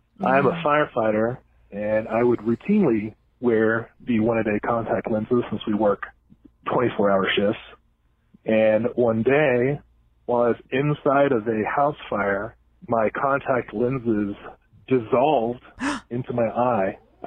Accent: Texas, United States; I'm from Texas.

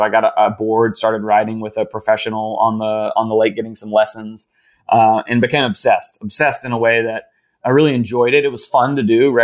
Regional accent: Raleigh, North Carolina, United States; Yeah, I'm from Raleigh, North Carolina.

